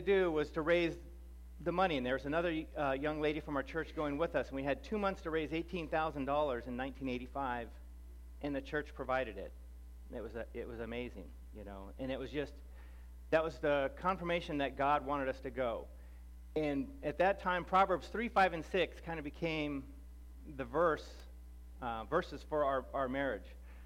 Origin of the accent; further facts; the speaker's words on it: Los Angeles, California, United States; My parents are Christian, so I was raised in a Christian home. I was born and raised in Los Angeles. Went to church there, and I received Christ young age, 8 years old in Sunday school class.